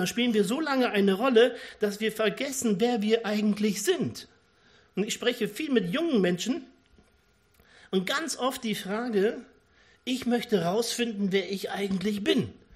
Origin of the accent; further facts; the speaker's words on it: North Rhine-Westphalia, Germany; Aber wir sagen bei uns in Ostwestfalen oft, machen ist wie wollen, nur viel krasser.